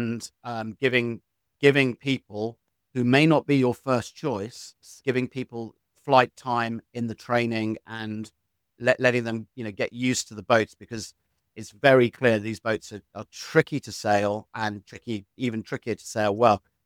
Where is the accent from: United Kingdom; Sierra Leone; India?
United Kingdom; I think really the Brits should have been first or second, but I am British, so I would say that.